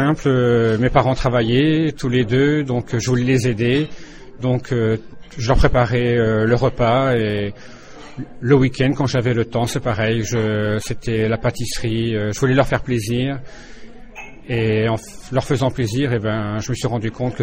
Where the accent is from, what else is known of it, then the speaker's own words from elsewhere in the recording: Normandy, France; De Normandie, près du Mont-Saint-Michel, donc une région où il y a des bons produits au niveau poisson, coquillage, les produits laitiers